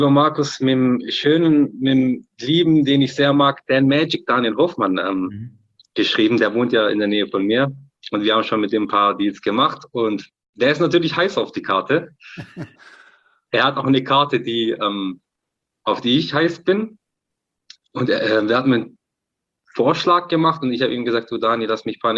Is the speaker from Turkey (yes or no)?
yes; Turkey; Und dann habe ich halt als Türke natürlich erstmal